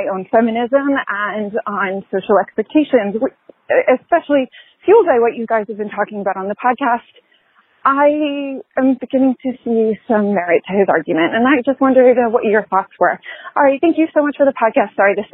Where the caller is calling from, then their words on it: Pittsburgh, Pennsylvania, United States; I am from Pittsburgh, but I'm currently walking my friend's dog here in Atlanta where I'm on vacation